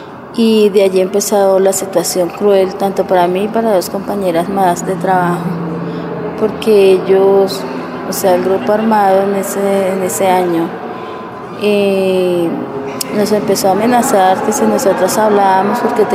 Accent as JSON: {"language": "Spanish", "town": "Algeciras", "region": "Huila", "country": "Colombia", "moved": "as an adult", "lives_now": "Bogotá, Colombia", "said": "soy del Huila, un pueblito llamado Algeciras Huila. Soy madre soltera de 6 hijos. Llegué a esta ciudad de Bogotá hace 6 años."}